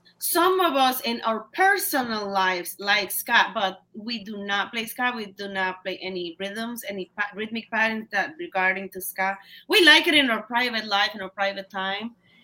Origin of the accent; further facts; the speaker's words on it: El Salvador; El Salvador.